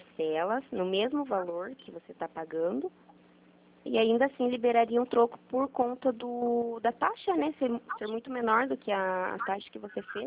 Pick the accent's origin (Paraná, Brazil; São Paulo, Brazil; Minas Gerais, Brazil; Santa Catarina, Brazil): Paraná, Brazil; Guarapuava; Sim, sou de Guarapuava